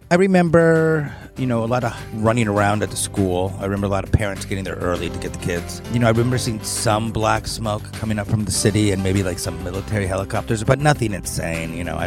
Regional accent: Venezuela; On the weekends, it would either be a barbecue.

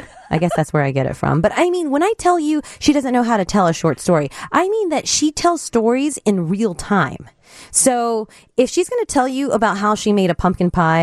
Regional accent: North Carolina, United States; now in Chicago, United States; So I grew up in North Carolina, and my mother lives in North Carolina

